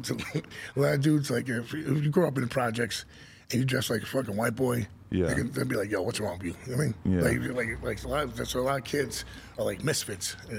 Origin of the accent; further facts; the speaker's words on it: Jackson Heights, New York, United States; I'm from Jackson Heights, Queens. So the mecca of the world. Most populated, like different cultures in one area is Jackson Heights